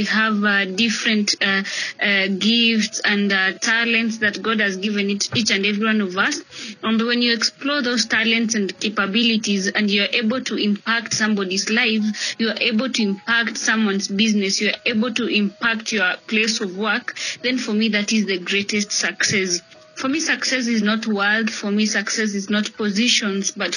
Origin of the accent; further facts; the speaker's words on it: Baringo County, Kenya; I come from Baringo County, and I'm the firstborn in a family of three girls.